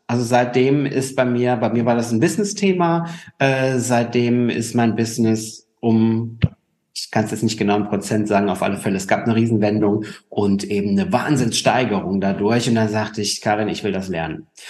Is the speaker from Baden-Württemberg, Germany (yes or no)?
no; Rhineland-Palatinate, Germany; born there; also born or lived in Spain; now in Düsseldorf, Germany; Ich arbeite als Mentalcoach und Business Trainer, komme aus Düsseldorf, bin gebürtig aus der Pfalz und irgendwann mal über Umwege, also über Spanien nach Düsseldorf gekommen